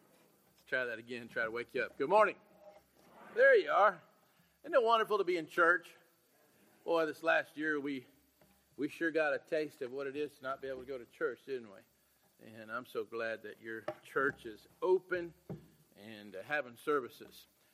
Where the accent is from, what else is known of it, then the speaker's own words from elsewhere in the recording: Cody, Wyoming, United States; And I grew up in a pastor's home. And I'm from Cody, Wyoming. I grew up on the back of quarter horses. And God had some sort of a sense of humor and sent me to California.